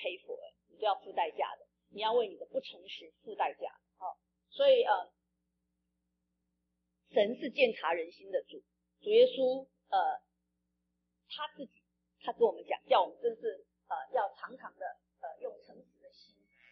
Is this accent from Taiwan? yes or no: yes; Taiwan; 我只是觉得好像我是台湾人这个事情好像很那个